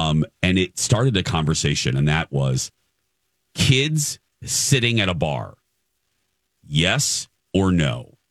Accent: Indiana, United States; I grew up in Indiana, and in Indiana, you kids cannot sit at a bar.

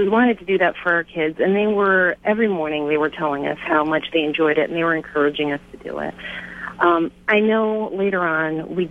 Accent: Pennsylvania, United States; now in Cincinnati, United States; I grew up in Pennsylvania. I'm now living in Cincinnati.

